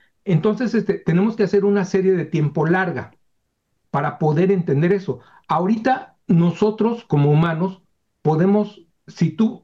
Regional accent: Mexico; como mexicanos

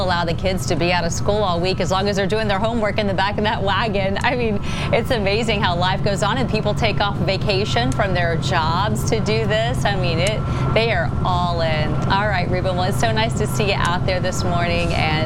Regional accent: Wichita Falls, Texas, United States; I love that somebody in my hometown, well, at least near my hometown of Wichita Falls, came all the way in.

